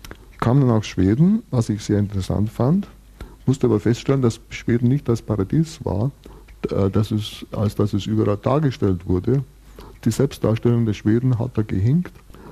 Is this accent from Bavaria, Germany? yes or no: yes; Bavaria, Germany; Ich komme ursprünglich aus Bayern, dem Alabama von Deutschland, das immer zu weit zurück lag.